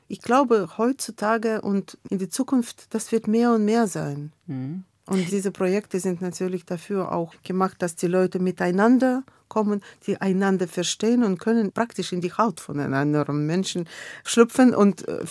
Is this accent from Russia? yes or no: yes; Russia; born there; German is a second language; also born or lived in France / Germany; Also ich weiß, dass ich bin in Russland, in der Sowjetunion damals geboren.